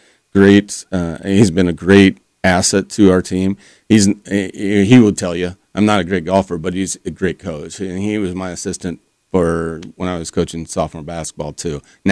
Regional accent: Ames, Iowa, United States; I know, obviously, I'm from Ames.

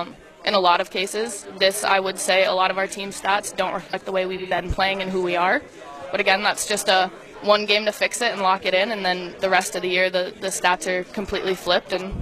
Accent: New York, United States; born and raised in New York.

